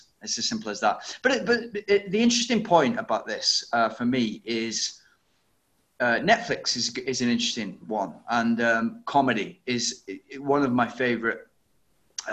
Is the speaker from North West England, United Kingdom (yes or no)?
yes; Manchester, North West England, United Kingdom; I grew up in Manchester